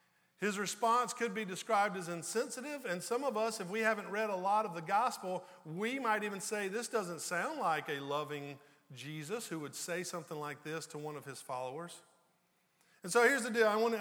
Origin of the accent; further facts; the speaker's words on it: the South, United States; You know, growing up in the South, I think that would have translated to mind your own business.